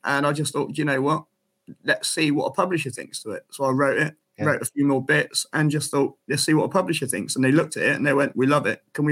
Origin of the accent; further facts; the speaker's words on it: Frome, South West England, United Kingdom; I started playing cricket when I was six, back in my hometown club called Froome Town Cricket Club in Somerset.